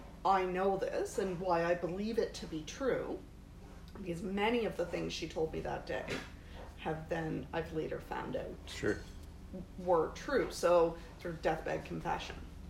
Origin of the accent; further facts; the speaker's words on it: Lower Sackville, Nova Scotia, Canada; moved away as an adult; also born or lived in Northwest Territories; now in Nanaimo, Canada; I am 41. I currently live in British Columbia, so in Nanaimo, but I grew up here in Lower Sackville. And so I moved away about 20